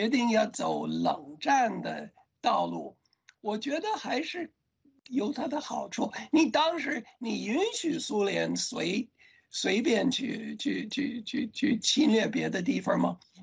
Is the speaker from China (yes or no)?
no; United States; 中国的老百姓的日常生活的价值观跟我们美国人没有两样的